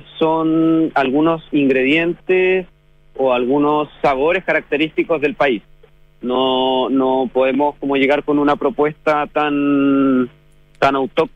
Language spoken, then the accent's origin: Spanish; Puerto Montt, Los Lagos, Chile; es la pastelería del sur de Chile, que es de donde soy yo, yo soy de Puerto Montt.